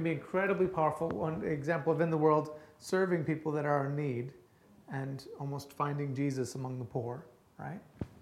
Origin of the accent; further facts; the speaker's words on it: Minnesota, United States; I'm from Minnesota and everything's flat there.